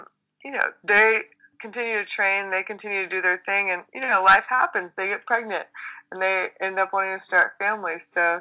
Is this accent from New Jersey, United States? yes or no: no; Texas, United States; I grew up in Texas, so my high school experience was very much that of Friday Night Lights.